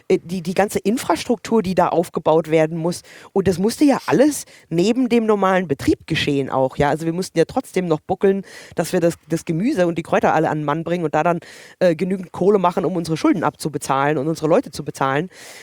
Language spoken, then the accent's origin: German; Canada; Nee, also das gab es bei uns in Kanada auch überhaupt nicht.